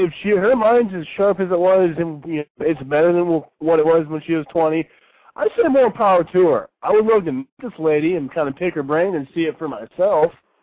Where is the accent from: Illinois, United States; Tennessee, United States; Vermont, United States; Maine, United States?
Illinois, United States; Champaign; Yeah, Champaign, Illinois.